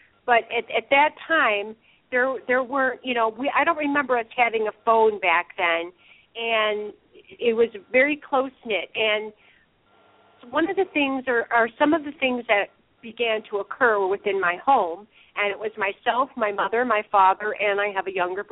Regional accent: Kentucky, United States; I was raised in Southern Kentucky, and my family were all devout Southern Baptists.

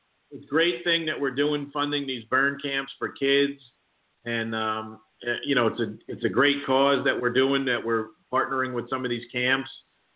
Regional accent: New York, United States; So, you know, like I'm from New York, obviously

